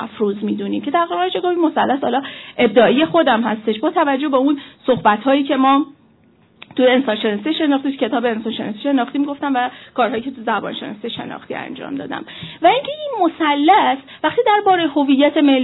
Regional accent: Iran; نشون دادن اینکه تحوارهای مشترک ما چه چیزهایی هستن به عنوان یک ایرانی

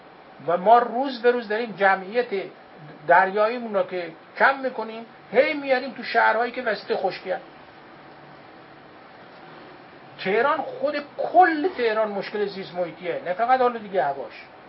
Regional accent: Mashhad, Razavi Khorasan, Iran; also born or lived in Yazd; ما مشهدی هستیم، یزدی مشهدی شده ایم، مثل ترقبه.

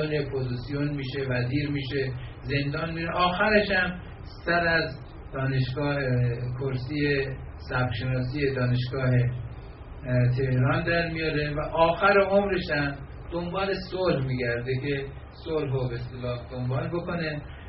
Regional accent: Mashhad, Razavi Khorasan, Iran; من چون مشهدی هستم

